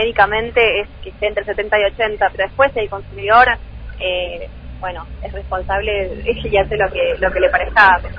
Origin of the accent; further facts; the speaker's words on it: Patagonia, Argentina; de hecho yo soy patagónica